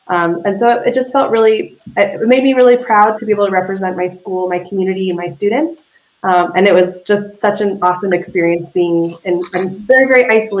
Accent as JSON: {"language": "English", "region": "California", "country": "United States", "said": "I'm from Southern California myself"}